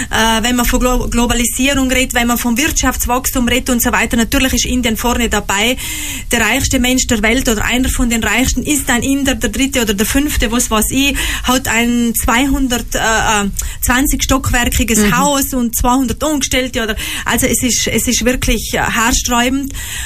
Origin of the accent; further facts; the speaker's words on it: Trentino-Alto Adige, Italy; Auch bei uns in Südtirol gibt es Menschen, die es durch ein Schicksal, durch einen Krankheitsfall und so weiter, die es wirklich schleudert, die ungewollt in eine Not schlittern.